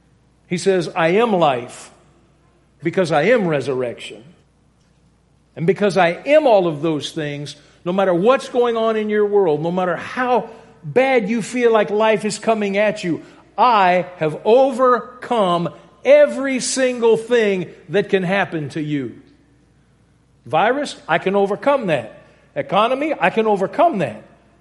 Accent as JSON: {"language": "English", "region": "Louisiana", "country": "United States", "tie": "born or raised there", "said": "I grew up in Louisiana. And double negatives are just part of the culture there."}